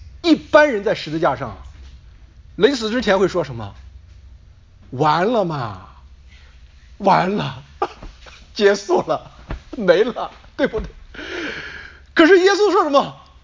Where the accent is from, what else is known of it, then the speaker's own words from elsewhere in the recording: China; 你我都是从中国来的